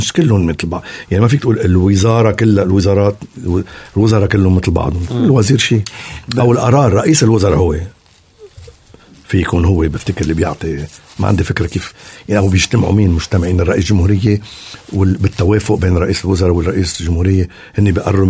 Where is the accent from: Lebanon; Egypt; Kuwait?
Lebanon; مش عم بحكي انا كغنية، بحكي انا كشعب لبناني